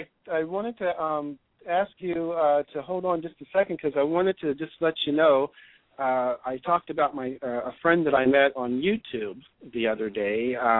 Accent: Ohio, United States; now in San Francisco, United States; because I'm from Ohio originally, so I grew up very cold weather, you know, a lot of snow.

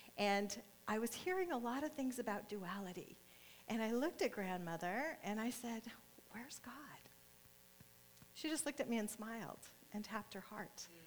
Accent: California, United States; also born or lived in Nebraska; because I was from California back to Nebraska. I was back and forth a lot. I've moved a lot.

